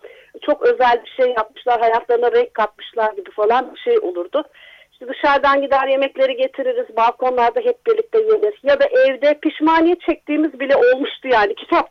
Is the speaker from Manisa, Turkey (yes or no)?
no; Ankara, Turkey; Benim çocukluğum Ankara Yeni Mahalle'de geçti. Orada bir sitede oturduk.